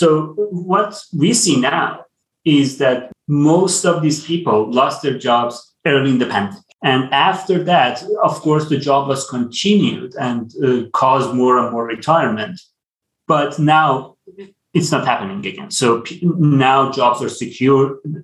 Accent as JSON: {"language": "English", "country": "Iran", "moved": "as an adult", "lives_now": "United States", "said": "I'm from Iran. I came to the US to study, and now I'm working here."}